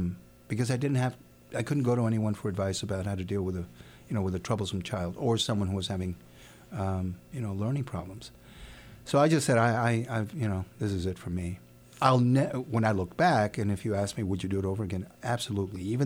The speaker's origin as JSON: {"language": "English", "town": "Nogales", "region": "Arizona", "country": "United States", "tie": "born or raised there", "said": "came back to my hometown in Nogales in Tucson, Arizona area"}